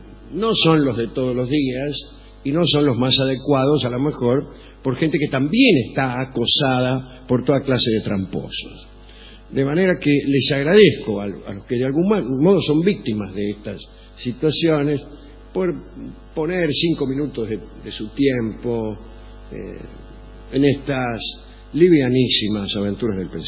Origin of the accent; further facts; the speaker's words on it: Córdoba, Argentina; accent: Cordoban; Yo soy de Córdoba, justamente.